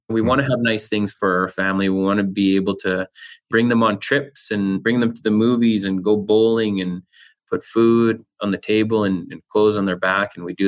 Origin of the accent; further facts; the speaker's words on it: Canada; And I'm proud Canadian, proud First Nation person.